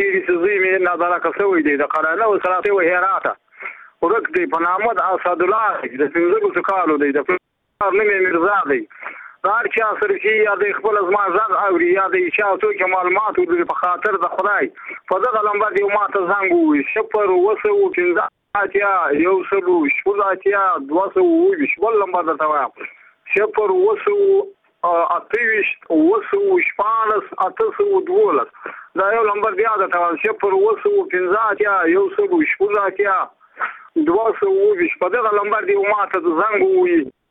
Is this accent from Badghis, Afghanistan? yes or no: yes; Badghis, Afghanistan; زه په خپل د بادغیس ولایت یم.